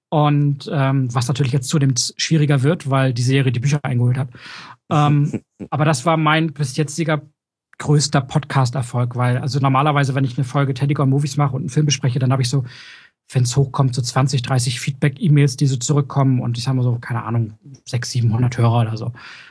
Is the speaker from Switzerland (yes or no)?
no; Hamburg, Germany; in Hamburg war letztes Jahr und ich als Hamburger war leider nicht da.